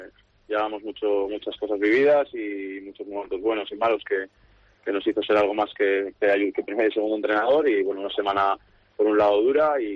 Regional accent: Torrelavega, Cantabria, Spain; Yo soy de Torre la Vega, yo sé lo que tiene el prueba

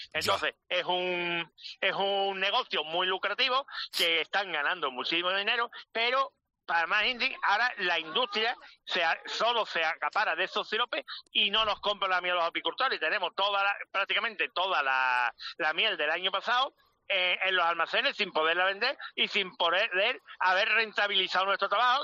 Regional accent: Málaga, Andalusia, Spain; No, soy de Málaga.

